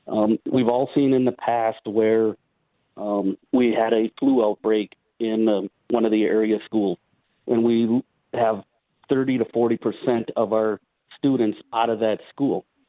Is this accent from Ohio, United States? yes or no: no; Wisconsin, United States; I grew up here in Portage County. I actually live in the home that I grew up in. I graduated high school, Stevens Point